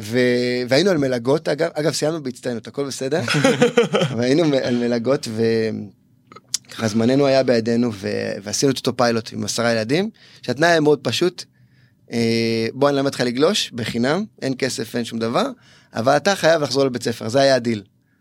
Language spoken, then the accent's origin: Hebrew; Rishon LeZion, Central District, Israel; הייתי ככה ילד ים, הייתי הרבה בים, גדלתי במקור מראשון, משפחה מהממת.